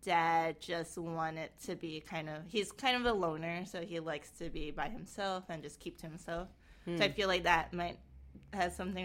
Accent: Queens, New York, United States; I was born in Queens.

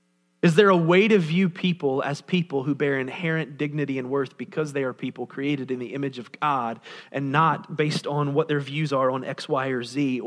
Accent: Ohio, United States; the restaurants where Kyle and I grew up in Southern Ohio

